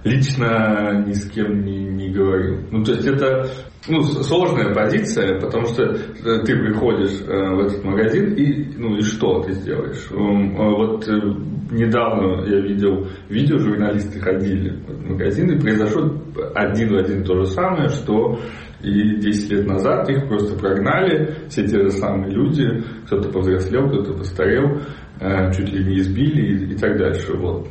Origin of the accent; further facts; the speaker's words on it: Uzbekistan; moved away as an adult; now in Russia; потому что я приехал из Узбекистана, мне было 22 года.